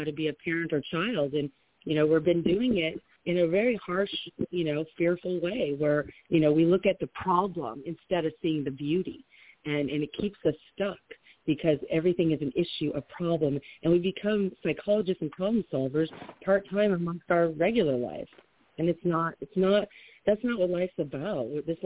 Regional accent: East Chicago, Indiana, United States; moved away as an adult; also born or lived in California; I was originally born and raised in East Chicago, Indiana. Lived out in California most of my entire adult life and some high school.

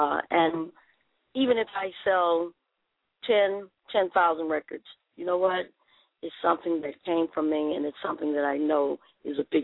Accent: Marlin, Texas, United States; Matter of fact, they did the film on … in my hometown, my birthplace, Marlin, Texas

